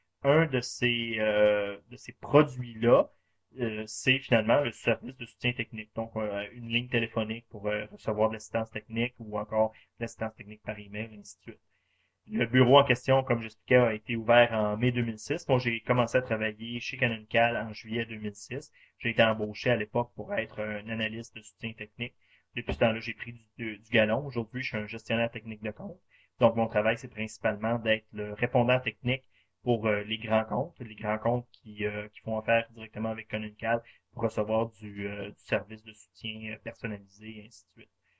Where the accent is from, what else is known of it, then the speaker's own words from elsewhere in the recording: Montreal, Quebec, Canada; je suis de Montréal.